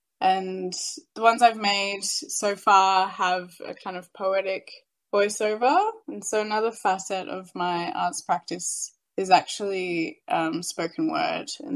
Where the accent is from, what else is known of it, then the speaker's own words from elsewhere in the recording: Victoria, Australia; now in Melbourne, Australia; I'm a proud Pitta Pitta woman, but born and raised on Wadawurrung country on the Surf Coast. I'm currently living on Wurundjeri country in Melbourne. So sort of always been based down on Kulin land in Victoria, but my mob are from central Queensland, central West Queensland.